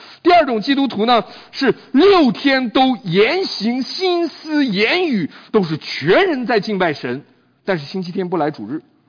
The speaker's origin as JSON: {"language": "Chinese", "country": "China", "moved": "yes", "lives_now": "United States", "said": "我们从中国来到美国，从美国来到中国"}